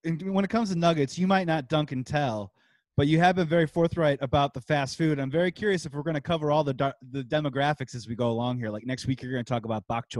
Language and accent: English; Midwest, United States; We're from the Midwest, man. We clean our plates.